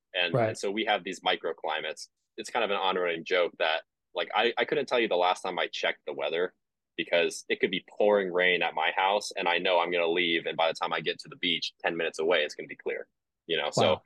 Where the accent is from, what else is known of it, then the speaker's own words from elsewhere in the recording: California, United States; You know, growing up in the Bay Area, I was always close to the water.